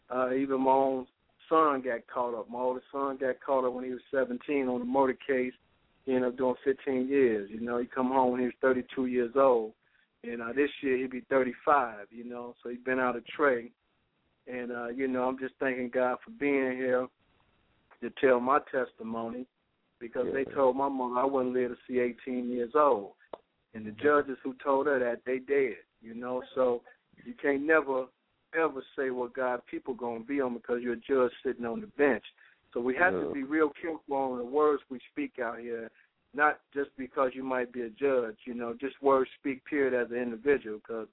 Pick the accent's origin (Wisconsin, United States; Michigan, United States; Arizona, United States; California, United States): Michigan, United States; Detroit; I was raised and born in Detroit, Michigan, one of the worst ghettos in the city of Detroit.